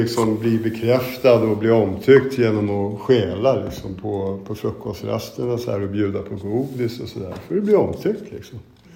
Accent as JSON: {"language": "Swedish", "town": "Stockholm", "region": "Stockholm County", "country": "Sweden", "tie": "born or raised there", "said": "och jag blir 59 år nästa månad. Och jag är född på Söder här, på Katarina kyrkobacke, och där så växte jag upp med min mamma, pappa och mina två äldre bröder."}